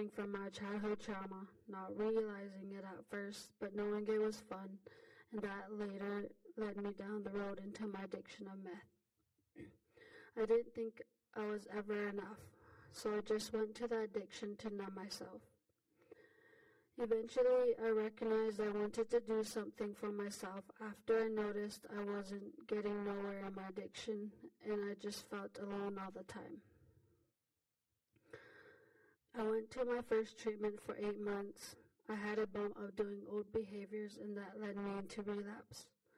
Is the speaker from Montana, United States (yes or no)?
yes; Muddy Cluster, Montana, United States; I am Northern Cheyenne, and I was born at Crow Agency Hospital. I am from Langdon, Montana. I was raised in Muddy Cluster, which is a community housing on the reservation.